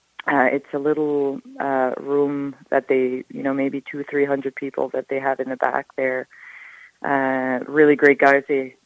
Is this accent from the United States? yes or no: no; Ireland; We're all from Ireland, so we always had the horizon growing up, you know, and I think coming from Ireland, you're always wondering what's on the other side because you're on an island.